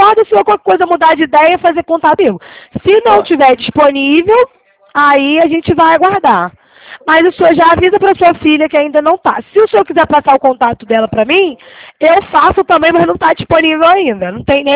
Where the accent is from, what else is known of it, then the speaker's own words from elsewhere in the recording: Rio de Janeiro, Brazil; Eu sou do Rio, mas eu atendo a todo o estado